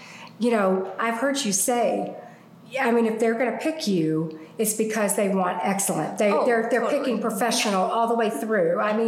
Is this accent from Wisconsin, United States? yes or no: no; Alabama, United States; Yeah, so I'm from Alabama. We just say the house of paper.